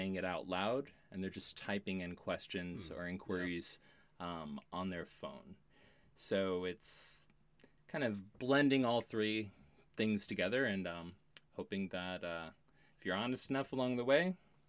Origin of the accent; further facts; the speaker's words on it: Toledo, Ohio, United States; now in Asheville, United States; I'm originally from Toledo, Ohio, and like most folks, I no longer live in Toledo, Ohio. Currently living in Asheville, and I plan on staying here for definitely the foreseeable future.